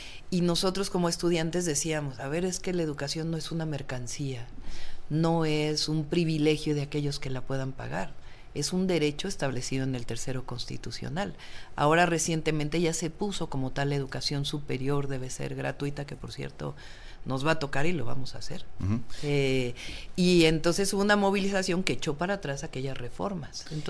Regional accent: Mexico City, Mexico; born there; Y en mi caso, pues nací en la Ciudad de México

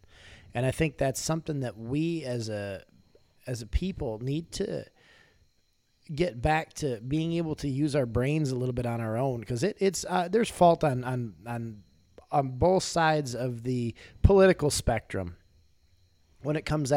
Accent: Michigan, United States; Think about, I'm a Michigan fan. We're from Michigan originally.

